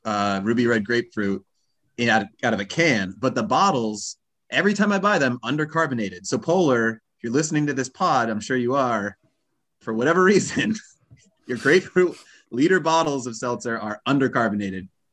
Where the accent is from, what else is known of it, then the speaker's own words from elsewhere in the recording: Massachusetts, United States; I grew up in Western Mass, and like when I turned 21, like Steel Rail was the like craft option